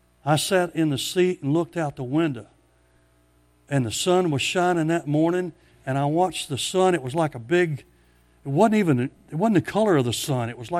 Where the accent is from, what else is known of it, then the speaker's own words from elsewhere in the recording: Memphis, Tennessee, United States; But then I'm from a different part of the country than she is. I'm from Memphis and she's from Orlando. Big difference.